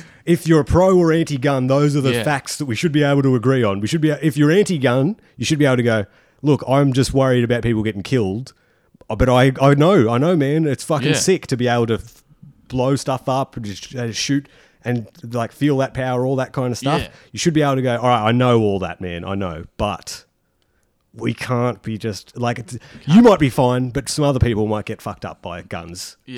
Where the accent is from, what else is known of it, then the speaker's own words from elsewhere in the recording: Australia; Like being Australian, doing an Australian podcast and then talking about the movie Chopper.